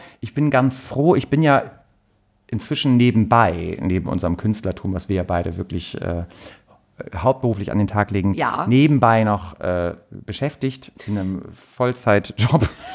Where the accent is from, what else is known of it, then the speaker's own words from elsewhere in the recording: Delmenhorst, Lower Saxony, Germany; es gab, ich glaube, 1997 oder so war es, ein Hochwasser in Delmenhorst, wo ich herkomme.